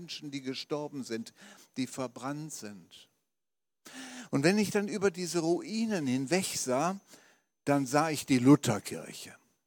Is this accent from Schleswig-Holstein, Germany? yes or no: no; Wuppertal, North Rhine-Westphalia, Germany; Ich bin aufgewachsen in Wuppertal und das war ein richtig altes bergisches Schieferhaus.